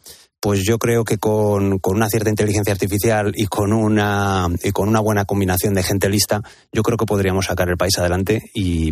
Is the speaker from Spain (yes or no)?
yes; Valladolid, Castile and León, Spain; born there; now in Madrid, Spain; Yo soy un enamorado de Madrid, nací en Valladolid y me vine a vivir aquí hace 25 años y vivo aquí porque me gusta y porque adoro esta ciudad.